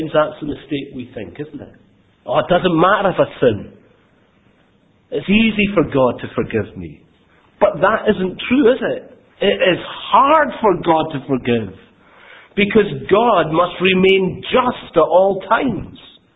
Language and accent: English; Glasgow, Scotland, United Kingdom; I grew up in Glasgow, and you know, can be quite an aggressive place.